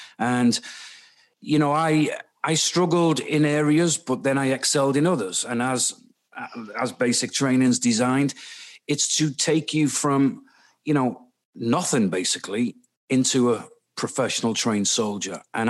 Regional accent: Middlesbrough, North East England, United Kingdom; born there; I was born in Middlesbrough in the northeast, and my parents divorced when I was young, so I spent quite a significant part of my childhood living with my mom, my dad, my grandparents.

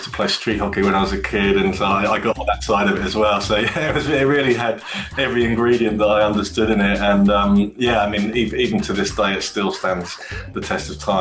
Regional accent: South East England, United Kingdom; I grew up not in London, but not far from London in the home counties.

